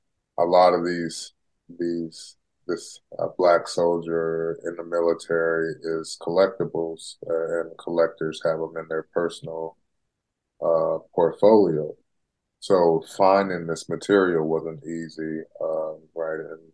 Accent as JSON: {"language": "English", "town": "Denver", "region": "Colorado", "country": "United States", "moved": "yes", "lives_now": "Seattle, United States", "said": "I have moved. I'm a transplant from Denver, Colorado, up to the Seattle area."}